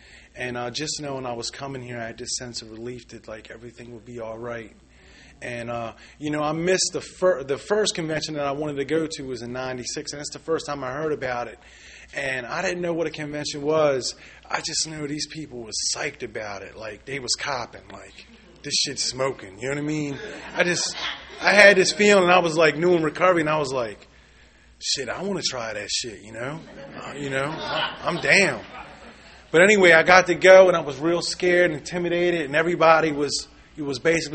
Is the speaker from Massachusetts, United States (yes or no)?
no; Baltimore, Maryland, United States; I grew up in Southwest Baltimore.